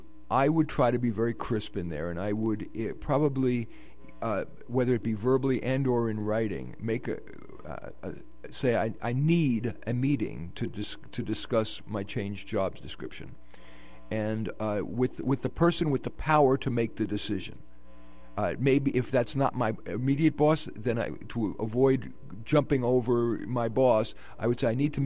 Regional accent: Bronx, New York, United States; that's what's called Bronx language. That's why I'm a kid from the Bronx.

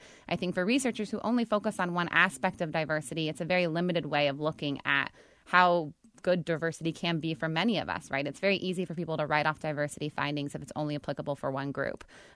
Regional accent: California, United States; also born or lived in Boston, United States; Myself, growing up in California, we had a lot more interracial marriage, a lot more biracial individuals there than where I went to school in Boston, for example.

